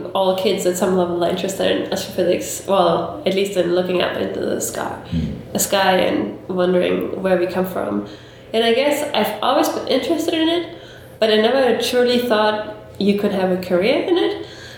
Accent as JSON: {"language": "English", "country": "Germany", "tie": "born or raised there", "second_language": "English", "moved": "yes", "said": "I grew up in Germany, and when I lived in Germany, I also went to an all-girls school"}